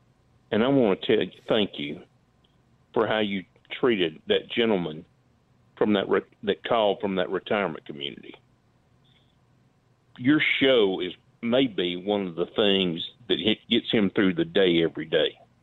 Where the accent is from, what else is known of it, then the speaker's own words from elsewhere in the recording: Starkville, Mississippi, United States; We're from Starkville, actually.